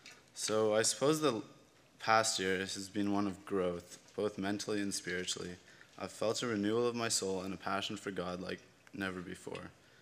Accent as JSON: {"language": "English", "region": "Ontario", "country": "Canada", "tie": "born or raised there", "also_born_or_lived": "St. Catharines", "said": "I was born in St. Catharines, Ontario, and lived there until I was about 6 when we moved up here to the Sioux."}